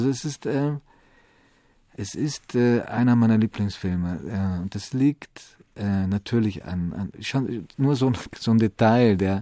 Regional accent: Italy; Im Süden gibt es sicherlich auch Relikte davon. Da, wo ich herkomme, gibt es das in dieser Form nicht mehr.

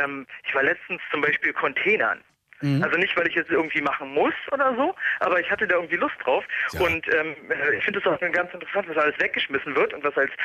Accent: Berlin, Germany; Gebürtiger Berliner.

